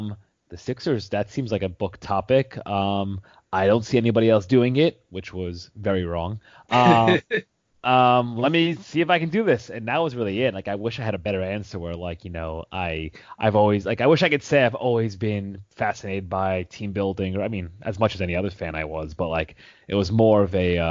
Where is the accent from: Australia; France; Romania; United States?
United States; New York; I grew up in New York and grew up a Knicks fan.